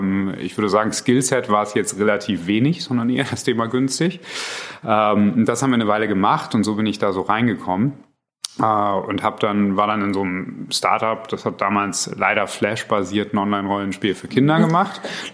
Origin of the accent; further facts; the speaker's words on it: Berlin, Germany; Ich bin eigentlich Berliner